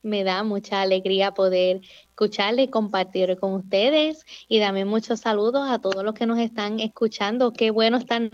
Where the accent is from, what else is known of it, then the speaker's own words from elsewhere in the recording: Yabucoa, Puerto Rico; soy natural de Yabucoa.